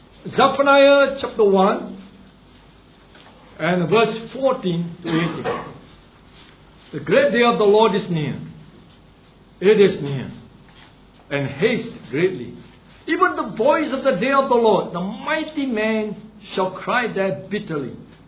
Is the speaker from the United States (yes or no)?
no; Singapore; I think most of us Singaporeans here, well, most of us also, when we hold our red book